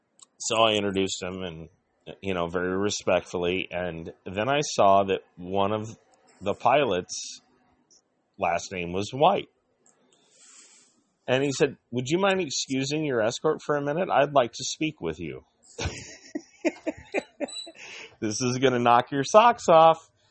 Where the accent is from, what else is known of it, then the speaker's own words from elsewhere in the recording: Indiana, United States; born there; Dude, I was born in Northwest Indiana on the Illinois-Indiana line.